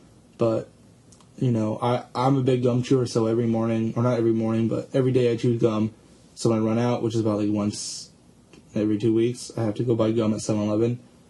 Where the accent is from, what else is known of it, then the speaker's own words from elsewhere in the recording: San Diego, California, United States; I'm from San Diego, California.